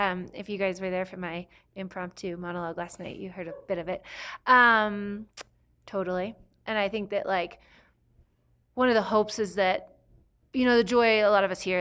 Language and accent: English; California, United States; And I'm from California.